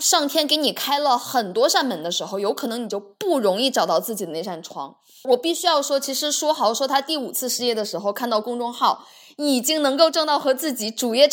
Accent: Beijing, China; 我是北京人嘛，北方人

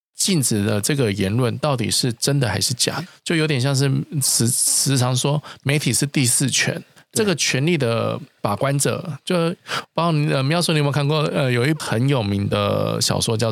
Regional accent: Taiwan; 因为其实我来自台湾

